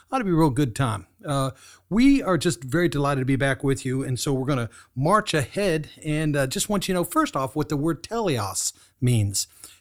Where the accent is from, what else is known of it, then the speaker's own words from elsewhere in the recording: Kansas, United States; My home state, University of Kansas, we do great at basketball, so we're always excited about that.